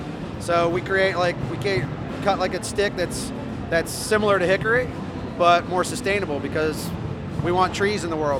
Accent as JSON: {"language": "English", "town": "Hoboken", "region": "New Jersey", "country": "United States", "said": "we came all the way from Hoboken, New Jersey, so."}